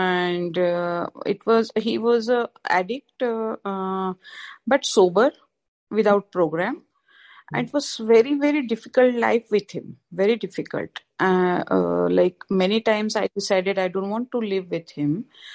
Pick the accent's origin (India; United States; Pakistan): India; from India.